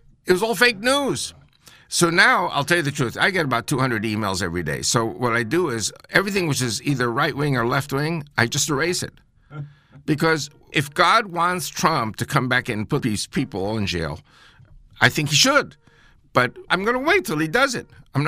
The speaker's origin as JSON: {"language": "English", "country": "United States", "tie": "born there", "said": "Listen, I'm American-born."}